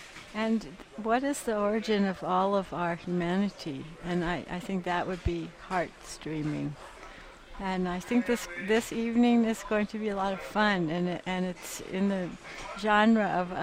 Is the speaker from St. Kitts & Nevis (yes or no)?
no; California, United States; also born or lived in Afghanistan; And myself, with my background, I'm from California.